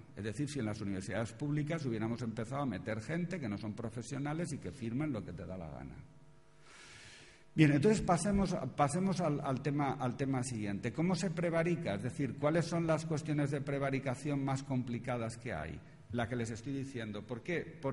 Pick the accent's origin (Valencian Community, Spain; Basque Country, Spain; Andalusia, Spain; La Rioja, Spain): Valencian Community, Spain; Valencia; born there; Yo nací en Valencia y esa no es mi comunidad autónoma